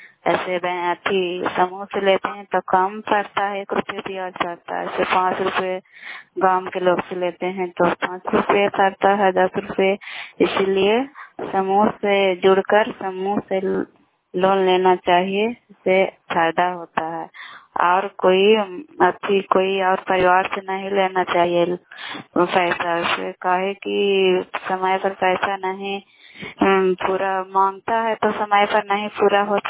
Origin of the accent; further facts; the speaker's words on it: Bihar, India; हरसाम पंचायत शाम परखानकरा जिला नालंदा के निवासी हूँ।